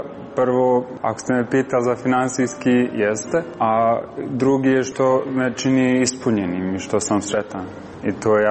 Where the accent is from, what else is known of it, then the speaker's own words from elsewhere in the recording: Bosnia & Herzegovina; Ja sam prvi iz Bosne poslije 10 godina.